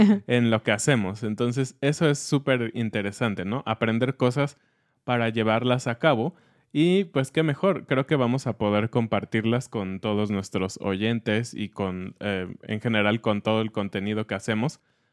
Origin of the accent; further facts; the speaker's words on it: Mexico; como mexicanos saben que nos encanta comer tacos.